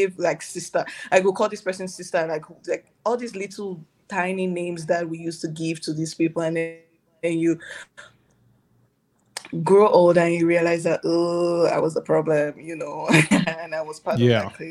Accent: Cameroon; now in El Paso, United States; I am 29 years old, born and raised in Cameroon, living now in El Paso, Texas, USA.

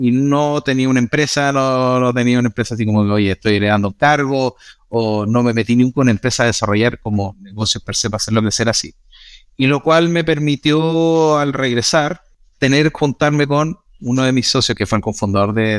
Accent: Osorno, Los Lagos, Chile; also born or lived in United States; now in Santiago, Chile; Soy de Osorno, así una ciudad al sur de Chile, y ahora ya actualmente hace muchos años viviendo en Santiago y antes en Estados Unidos también.

